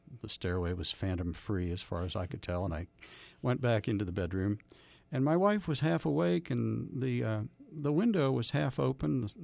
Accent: Kansas City, Missouri, United States; when I grew up in Kansas City, I was pretty much surrounded by people who, for them, as part of their evolution, it was important for them to disavow traditional organized religion.

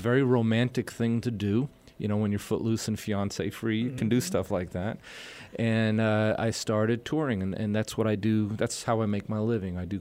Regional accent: Beacon, New York, United States; No, I grew up in New York, and my neighbor was was someone that we used to make fun of in Beacon, New York, right on the Hudson River.

